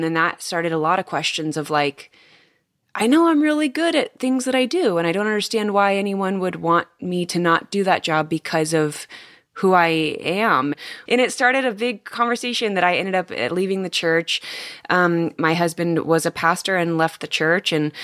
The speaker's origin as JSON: {"language": "English", "region": "California", "country": "United States", "tie": "born or raised there", "said": "Yeah, I grew up in California. And so I moved to the Midwest"}